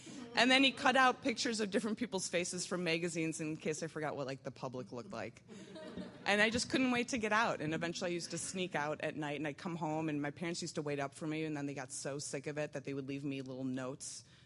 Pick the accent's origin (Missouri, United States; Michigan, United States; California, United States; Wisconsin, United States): Wisconsin, United States; Milwaukee; born there; But I was born in Milwaukee, Wisconsin, and I am the second youngest of 8 kids.